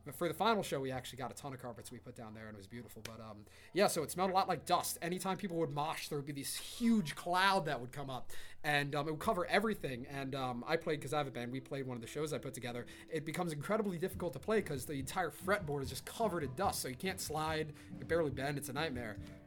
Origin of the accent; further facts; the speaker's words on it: Kings Park, New York, United States; No, I'm not. I'm from Kings Park, Long Island.